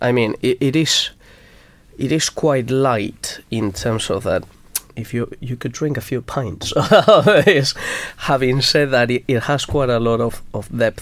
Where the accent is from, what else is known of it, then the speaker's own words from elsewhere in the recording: Madrid, Community of Madrid, Spain; English is a second language; I am from Madrid, and in Spain